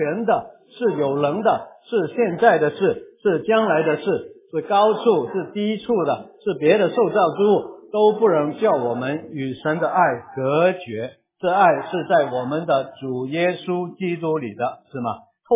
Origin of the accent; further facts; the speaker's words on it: Guangdong, China; 我们广东人说天上四两胜于地上半斤啊